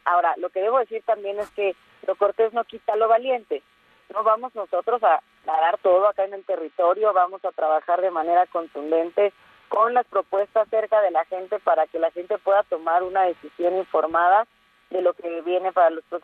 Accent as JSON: {"language": "Spanish", "region": "State of Mexico", "country": "Mexico", "said": "Soy más mexiquense que priista"}